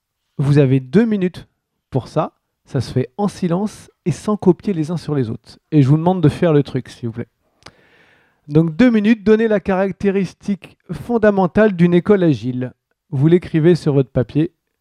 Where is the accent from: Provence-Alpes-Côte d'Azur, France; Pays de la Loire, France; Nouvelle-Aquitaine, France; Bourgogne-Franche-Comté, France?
Pays de la Loire, France; Le Mans; Je suis du Mans, je suis un peu jaloux.